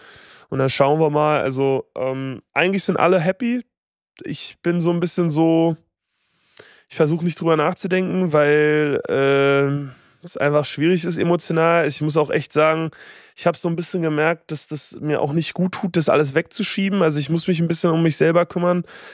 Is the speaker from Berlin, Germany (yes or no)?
yes; Berlin, Germany; Ja, sehr in der Nähe von wo ich aufgewachsen bin. 10 Minuten okay. Fußweg, also 15 Minuten Fußweg. Berlin, Mitte, Prenzlauer Berg.